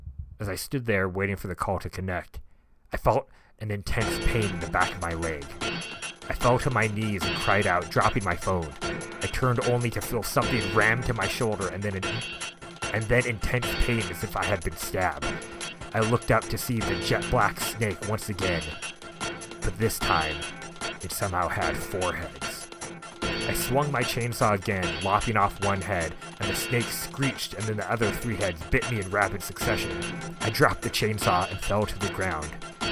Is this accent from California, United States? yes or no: yes; California, United States; Growing up in Central California, the only snake I ever really had to worry about was the rattlesnake